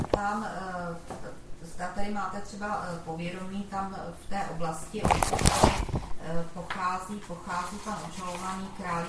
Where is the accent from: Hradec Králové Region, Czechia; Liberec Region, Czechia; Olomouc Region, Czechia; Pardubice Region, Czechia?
Liberec Region, Czechia; Liberec; Já pocházím z Liberce